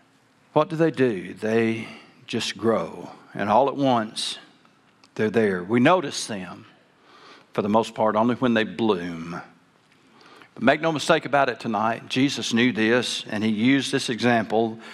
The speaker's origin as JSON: {"language": "English", "region": "Arkansas", "country": "United States", "tie": "born or raised there", "said": "I grew up in South Arkansas. We knew about pine trees, hills, and a lot of swamps."}